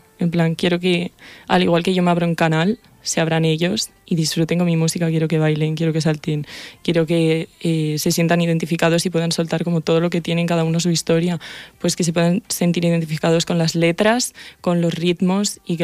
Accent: Basauri, Basque Country, Spain; yo soy de Basauri y pues unos artistas locales de allí me invitaron a hacer unos conciertos

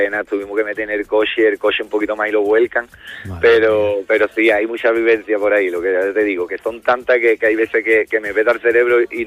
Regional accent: Cádiz, Andalusia, Spain; que somos muchísimos los que somos de Cádiz

